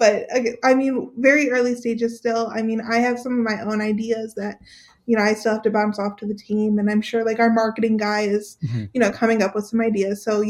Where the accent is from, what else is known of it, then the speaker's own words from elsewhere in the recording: Amherst, Ohio, United States; also born or lived in Cleveland; I grew up in Cleveland, basically. I'm from Amherst.